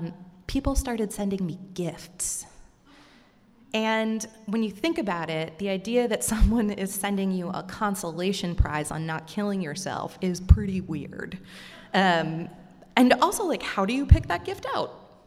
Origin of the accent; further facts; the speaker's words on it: Vermont, United States; I'm from Vermont, so that's someone who knew me.